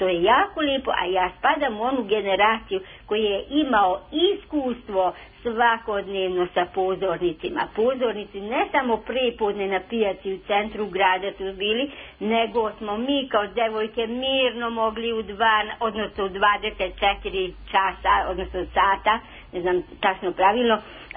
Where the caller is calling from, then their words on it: Palić, Vojvodina, Serbia; also born or lived in Subotica; pa ja sam ovdje sa Palića. Pa, znate, ja imam 66 godina, od toga sam više od pola provela u centru grada Subotice, a drugu polovinu otprilike ovdje na Paliću